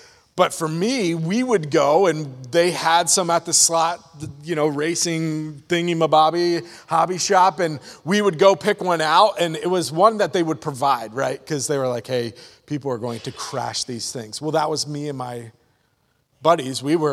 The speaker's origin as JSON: {"language": "English", "region": "Pennsylvania", "country": "United States", "tie": "born or raised there", "said": "And again, I grew up in a town. I grew up in Pennsylvania. It's small, small town."}